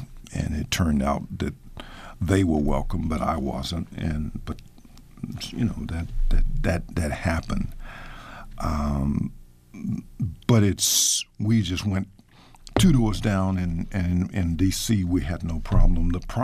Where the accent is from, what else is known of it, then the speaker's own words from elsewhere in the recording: Houston, Texas, United States; I mean, you know, I grew up in Houston, and at the time I was working in Washington, D.C.